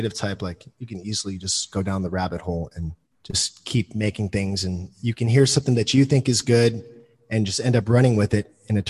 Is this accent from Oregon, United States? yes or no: yes; Portland, Oregon, United States; So I'm from Portland, but about 3 months ago, I moved down here just to kind of join the hustle and try to make some new connections